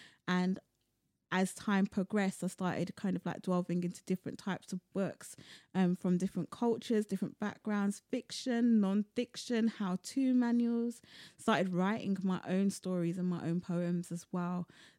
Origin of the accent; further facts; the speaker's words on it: London, United Kingdom; though I was born and bred in London